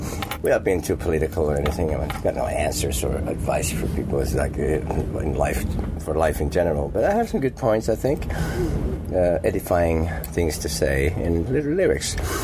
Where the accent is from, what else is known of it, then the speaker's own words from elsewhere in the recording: Finland; People are brought up in a different way over there, but yeah, I'm glad I'm from Finland